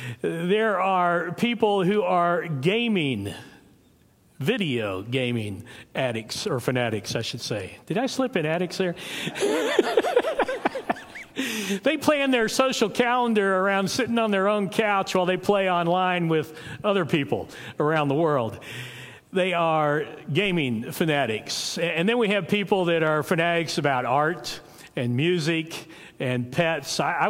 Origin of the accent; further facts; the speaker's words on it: Dallas, Texas, United States; You know, I grew up in Dallas, and I'm still passionate about the football team there.